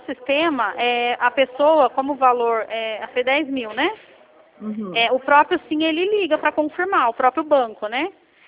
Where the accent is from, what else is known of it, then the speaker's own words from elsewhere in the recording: Campinas, São Paulo, Brazil; Eu sou de Campinas